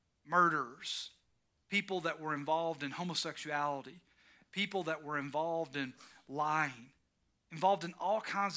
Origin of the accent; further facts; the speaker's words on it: United States; I don't want to know because I'm American, so it doesn't matter to me, okay?